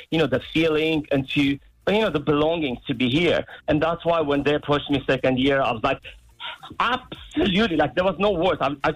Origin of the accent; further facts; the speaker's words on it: Armenia; now in Ireland; I'm from Ireland. And I'm like, oh, no, sorry, I'm Armenian.